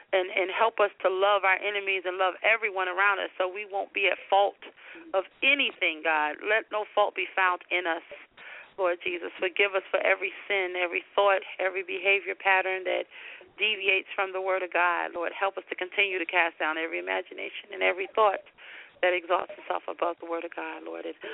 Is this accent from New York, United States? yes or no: yes; Manhattan, New York, United States; And I am originally from Manhattan, New York. I'm a New Yorker, so that's probably the firmness a little bit you guys hear sometimes.